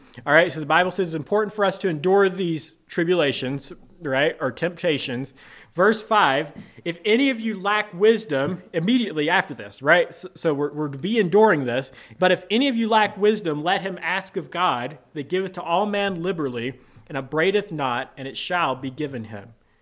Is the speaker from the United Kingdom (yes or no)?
no; the South, United States; I grew up in the South, right?